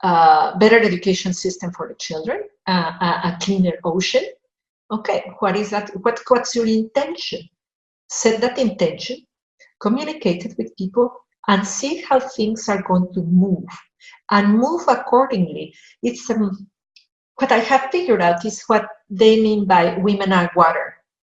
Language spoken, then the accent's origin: English; Mexico; I come from Mexico. In Mexico, we say something like, a woman pulls harder than 20 donkeys.